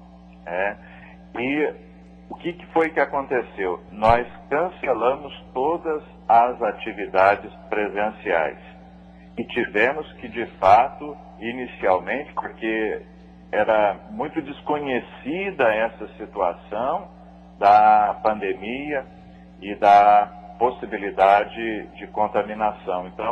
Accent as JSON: {"language": "Portuguese", "town": "Ouro Fino", "region": "Minas Gerais", "country": "Brazil", "said": "Eu sou mineiro, mas de outras minas. Sou lá do sul de Minas, Ouro Fino."}